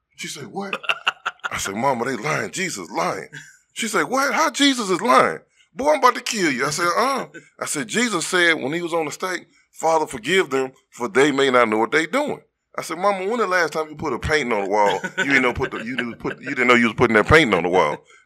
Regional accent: Baton Rouge, Louisiana, United States; I'm from Baton Rouge, Louisiana. I'm born and raised.

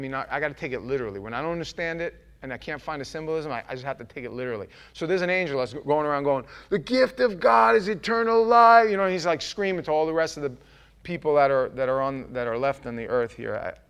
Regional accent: New York, United States; I grew up Catholic. I'm from New York, in case you haven't figured it out yet. And I grew up Catholic.

